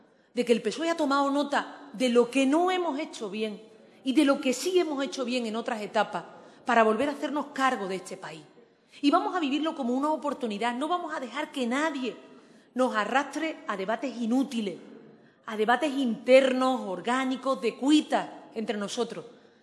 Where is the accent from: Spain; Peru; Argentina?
Spain; Seville, Andalusia; los dos momentos más emotivos que he tenido en la campaña en mi tierra, en Sevilla